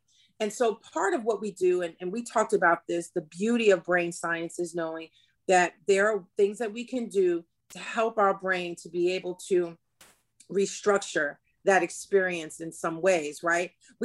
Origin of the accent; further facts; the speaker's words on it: West Coast, United States; I mean, yes, Black and white, but, you know, I'm from the West Coast, you're from the East Coast.